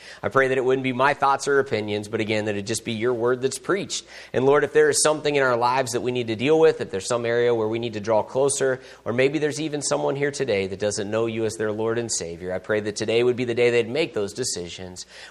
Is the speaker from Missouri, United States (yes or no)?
yes; Sullivan, Missouri, United States; I'm from Sullivan, Missouri. I'm down there with Pastor Chester Lohman, which I know some of you are familiar with, at First Baptist there.